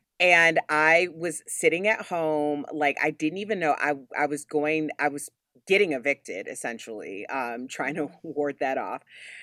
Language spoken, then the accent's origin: English; Chicago, Illinois, United States; because I know I'm from Chicago, so I know a lot of Louis.